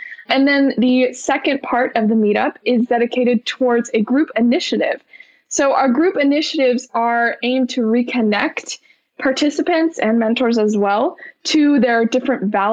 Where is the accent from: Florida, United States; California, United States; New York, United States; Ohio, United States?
California, United States; San Diego; I'm from San Diego, California.